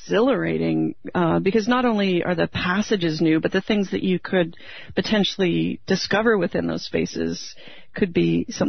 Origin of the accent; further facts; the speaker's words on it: Canada; you know, I wanted to be an astronaut when I was a kid, and that didn't really work out for me growing up in Canada.